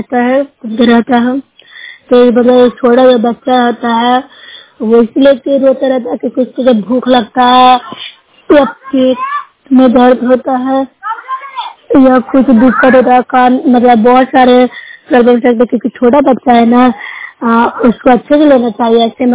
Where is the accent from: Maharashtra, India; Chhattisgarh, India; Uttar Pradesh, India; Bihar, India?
Bihar, India; मैं श्रेय प्रखंड के हूँ, जिला नालंदा के रहने वाले हूँ।